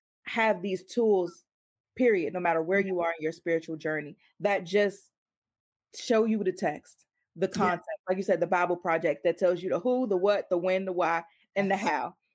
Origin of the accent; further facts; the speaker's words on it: Maryland, United States; I am from Maryland. I'm talking about my rainforest.